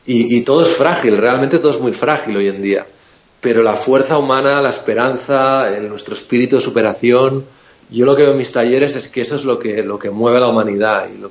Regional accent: Barcelona, Catalonia, Spain; now in Madrid, Spain; yo vivo en Madrid, y soy de Barcelona, pero vivo en Madrid

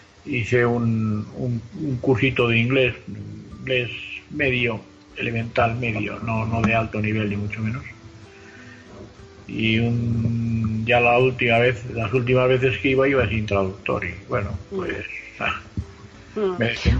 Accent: Spain; Yo salí de España, la primera vez que salí de España fue muy tarde, fue en el año 88.

